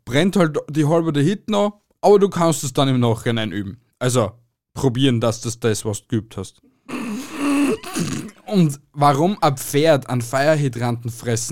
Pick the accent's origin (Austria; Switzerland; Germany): Austria; Weil da in der Heimatstadt, wo ich herkomme, hat es einen Puff gegeben. Und das Puff war gleich neben der Volksschule. Das hat schließen müssen, weil ich glaube, in Österreich darf es nicht unter 800 Meter